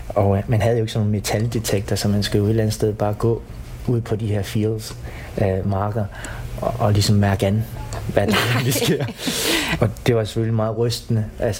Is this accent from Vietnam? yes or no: yes; Vietnam; Men jeg tænkte ikke sådan rigtig over, at jeg var vietnameser.